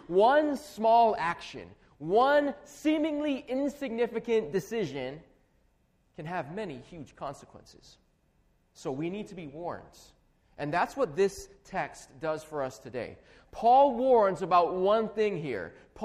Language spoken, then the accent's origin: English; Hawaii, United States; Growing up in Hawaii, you don't see much snow. We actually don't see any snow at all.